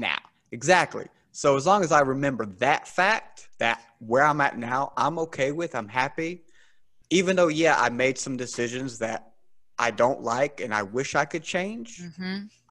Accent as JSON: {"language": "English", "region": "Scotland", "country": "United Kingdom", "said": "no, I'm Scottish. Everyone goes for Irish from the get-go."}